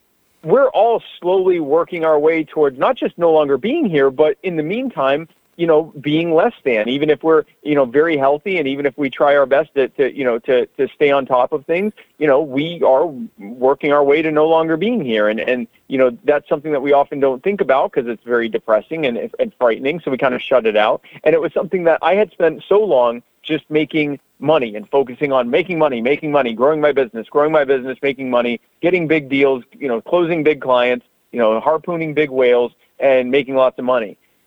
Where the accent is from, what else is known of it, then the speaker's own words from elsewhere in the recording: Myrtle Beach, South Carolina, United States; I'm from Myrtle Beach. I know what's going to happen.